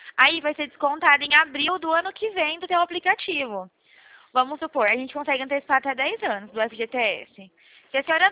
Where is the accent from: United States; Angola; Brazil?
Brazil; Bebedouro, São Paulo; Eu sou de Bebedouro.